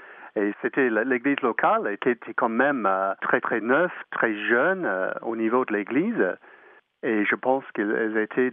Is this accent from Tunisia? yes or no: no; Australia; Moi, je suis né en Australie. Ma famille est arrivée en 1841 d'Irlande et d'Angleterre.